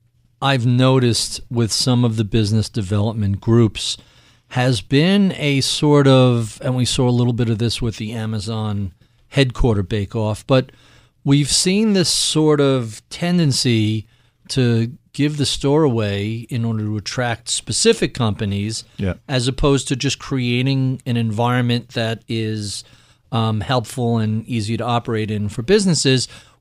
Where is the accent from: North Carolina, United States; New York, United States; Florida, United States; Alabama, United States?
New York, United States; Obviously, I'm not going to talk about anything in Boston sports as a New Yorker.